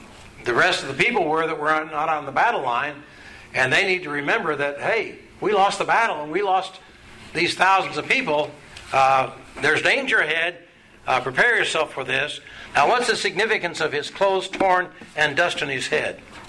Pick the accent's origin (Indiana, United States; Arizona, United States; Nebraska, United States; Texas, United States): Nebraska, United States; Well, as a child growing up in Nebraska, I never saw that as a particular custom.